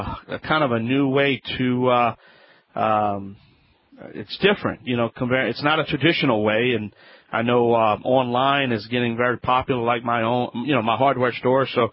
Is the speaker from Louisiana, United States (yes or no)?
yes; New Orleans, Louisiana, United States; I'm at the annual weatherization conference in my hometown in New Orleans, Louisiana, the Big Easy.